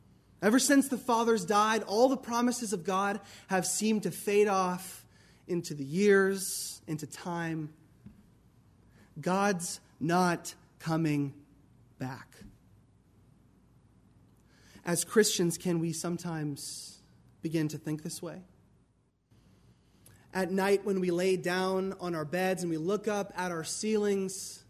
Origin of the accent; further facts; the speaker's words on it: Washington, United States; And in my home state of Washington, a grand fireworks show will occur at the Space Needle in Seattle.